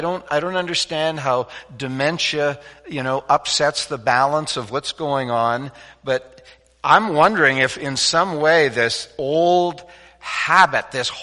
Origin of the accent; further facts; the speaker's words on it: Winnipeg, Manitoba, Canada; I grew up in Winnipeg, went to elementary school in the 60s.